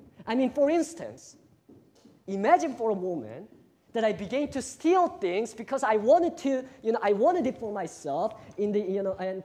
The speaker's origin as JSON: {"language": "English", "country": "Cambodia", "tie": "born or raised there", "also_born_or_lived": "Korea", "second_language": "English", "moved": "as an adult", "lives_now": "United States", "said": "I was born in Korea and raised most of my life in Cambodia as a missionary kid. But I came to the U.S., at the age of 18"}